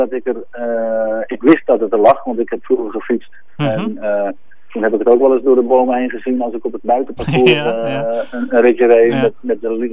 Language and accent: Dutch; Amsterdam, North Holland, Netherlands; Ik ben een Amsterdammer